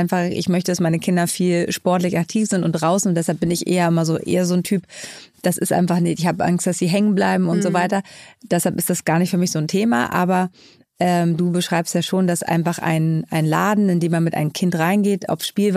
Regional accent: Schleswig-Holstein, Germany; also born or lived in East Germany; ich bin in den neuen Bundesländern geboren, zwar aufgewachsen in Schleswig-Holstein

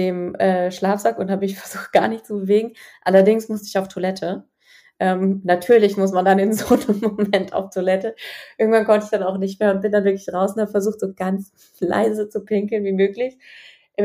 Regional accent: Germany; Und habe ich gesagt, aus Deutschland.

